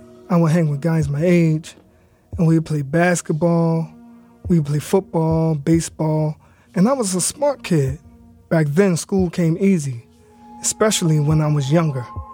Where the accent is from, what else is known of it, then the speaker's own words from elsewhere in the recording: Philadelphia, Pennsylvania, United States; I grew up in North Philadelphia, around 12th and Somerset, in a poor zip code section of the city.